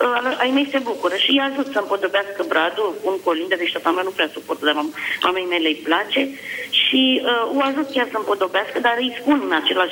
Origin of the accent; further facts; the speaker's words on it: Bolintin, Giurgiu County, Romania; din Bolintin, sunt la serviciu.